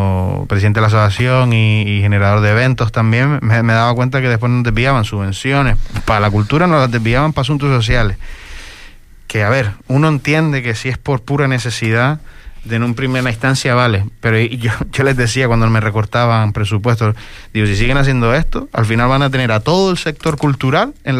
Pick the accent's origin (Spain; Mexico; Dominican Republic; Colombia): Spain; Fuerteventura, Canary Islands; no, yo soy de Fuerteventura, de la isla